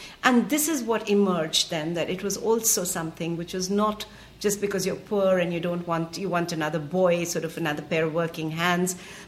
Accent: Punjab, India; also born or lived in Haryana; Because I grew up in Punjab and in Haryana, my father was in the police and we used to be transferred around a lot.

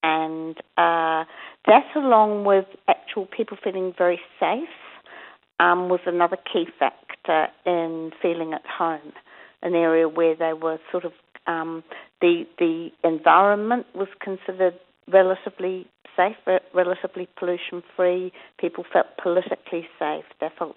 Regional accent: Palmerston North, Manawatū-Whanganui, New Zealand; Yes, I'm from Palmerston North.

